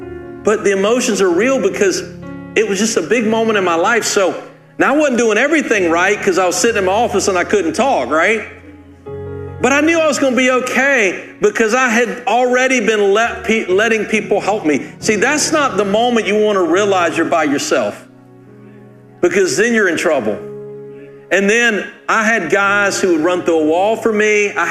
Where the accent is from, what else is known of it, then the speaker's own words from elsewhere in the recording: Rocky Mount, North Carolina, United States; we ended up going back to my hometown and never thought I'd live there again. Always want to live in a large city. And Rocky Mount is not a small city, but it's a mid-sized city.